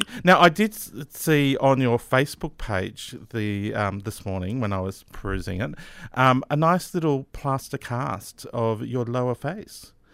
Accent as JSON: {"language": "English", "town": "Sydney", "region": "New South Wales", "country": "Australia", "said": "Yeah, I'm originally from Sydney"}